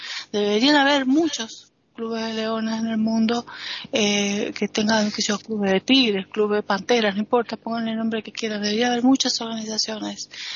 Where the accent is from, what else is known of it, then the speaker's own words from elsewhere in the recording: Argentina; now in Spain; yo, de como argentina, como latinoamericana, como extranjera